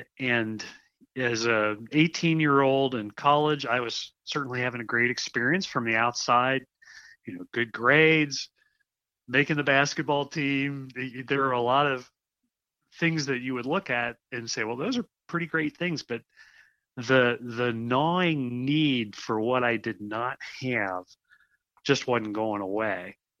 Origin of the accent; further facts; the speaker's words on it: Cincinnati, Ohio, United States; Well, I grew up in the Midwest, Mike, in Cincinnati, and grew up in a family that was sort of nominally in and out of church